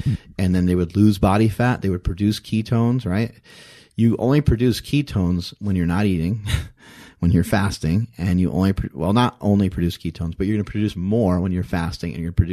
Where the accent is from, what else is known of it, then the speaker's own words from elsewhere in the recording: East Coast, United States; when I'm from the East Coast, how long am I going to visit home for?